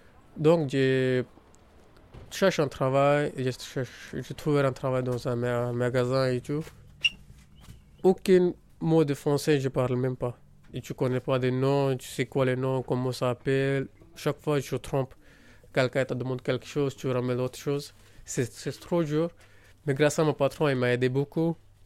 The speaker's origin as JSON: {"language": "French", "country": "India", "second_language": "French", "moved": "as an adult", "lives_now": "France", "said": "je viens de Inde. Je suis venu en France en 2015 pour le travail."}